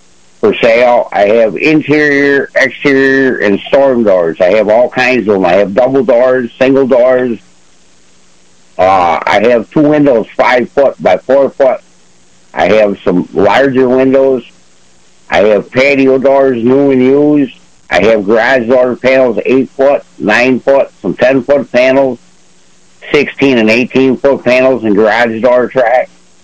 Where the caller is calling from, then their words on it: Ashford, New York, United States; Good morning, Jimmy. Calling from Ashford, New York.